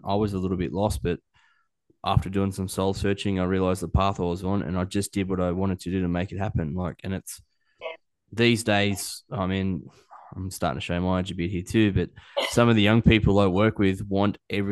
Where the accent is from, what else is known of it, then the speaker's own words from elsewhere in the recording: Newcastle, New South Wales, Australia; Oh, I grew up in Newcastle. That'll always be home for me.